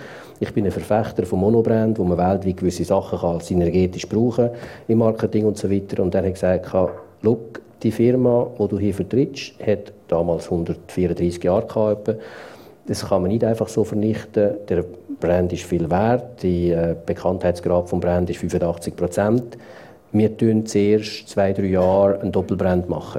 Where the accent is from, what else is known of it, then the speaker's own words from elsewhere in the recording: Valais, Switzerland; Aber eben, ich komme aus dem Wallis und das ist ein bisschen weniger föderalistisch.